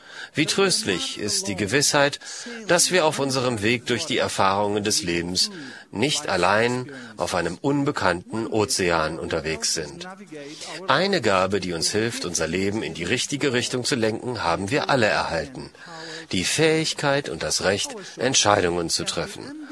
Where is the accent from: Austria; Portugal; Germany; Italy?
Portugal; In meinem Heimatland Portugal zum Beispiel benutzten Seefahrer im Zeitalter der Entdeckungen im 15. Jahrhundert